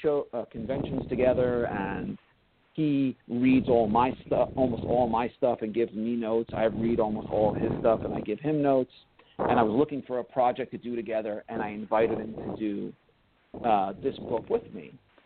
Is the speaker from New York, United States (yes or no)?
yes; New York, United States; So Sawney and I, we grew up on Long Island, and we went to high school in the 80s.